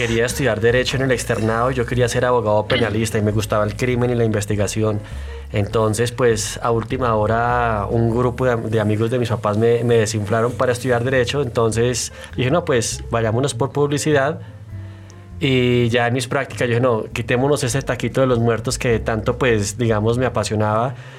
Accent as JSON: {"language": "Spanish", "region": "Bogotá", "country": "Colombia", "tie": "born or raised there", "also_born_or_lived": "Cúcuta / Canada", "said": "Bueno, pues nací en Cúcuta, Colombia. Pues me crié más que todo aquí en Bogotá. Estudié aquí mi carrera profesional, publicidad en la Tadeo. Y después me fui para Canadá a estudiar inglés. Allá estudié fotografía. Me volví ciudadano."}